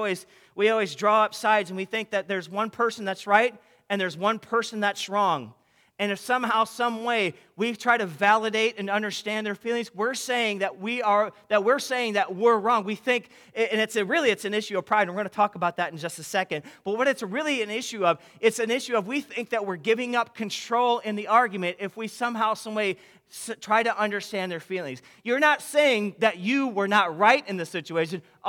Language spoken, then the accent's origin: English; Midwest, United States; yeah, I'm from the Midwest, and I like a good old-fashioned meatloaf every now and again